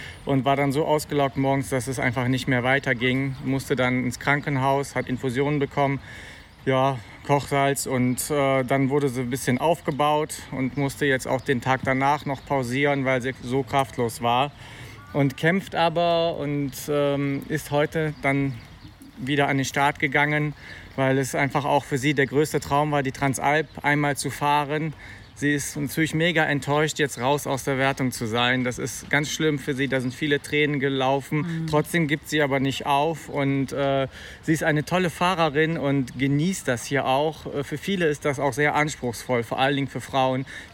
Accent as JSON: {"language": "German", "town": "Bonn", "region": "North Rhine-Westphalia", "country": "Germany", "said": "Wir kommen aus Bonn und ja, genau, Bonn und der Eifel."}